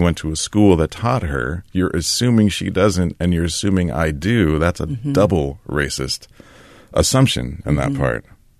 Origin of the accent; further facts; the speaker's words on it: Puyallup, Washington, United States; Growing up in Tacoma, Puyallup, in a rural town with the community from which we lived, it was fantastic